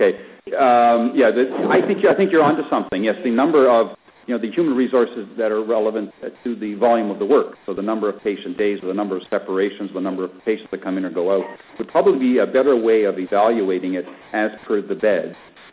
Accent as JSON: {"language": "English", "country": "Canada", "said": "I participated, and as a Canadian representative, to have a Delphi kind of process to come up with a number that felt right."}